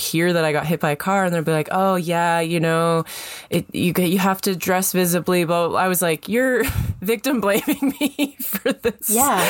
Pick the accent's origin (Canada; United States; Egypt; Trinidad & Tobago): Canada; Kamloops, British Columbia; No, I grew up in Kamloops, very small neighborhood.